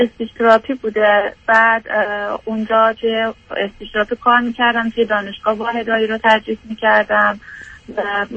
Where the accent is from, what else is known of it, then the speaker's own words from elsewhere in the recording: Iran; moved away as an adult; now in United States; تقریبا 21 روزه که از ایران به آمریکا اومدم.